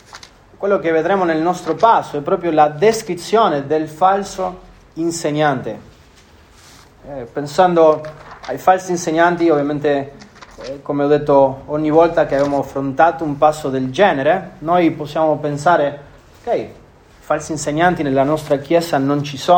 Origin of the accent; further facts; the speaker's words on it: Argentina; Ricordo anch'io da piccolo in Argentina